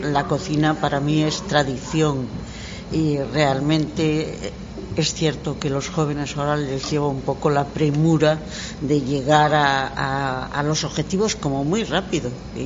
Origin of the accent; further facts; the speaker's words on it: Bouzas, Galicia, Spain; yo soy de aquí, soy de Bouzas, pertenezco a estas generaciones que hemos querido siempre a nuestra tierra